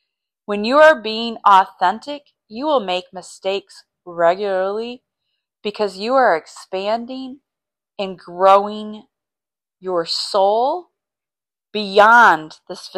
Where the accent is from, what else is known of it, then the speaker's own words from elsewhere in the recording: Michigan, United States; I grew up in Michigan, and I need to be by the beautiful lakes of Michigan.